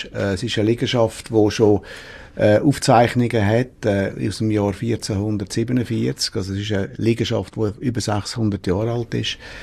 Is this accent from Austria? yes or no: no; Aargau, Switzerland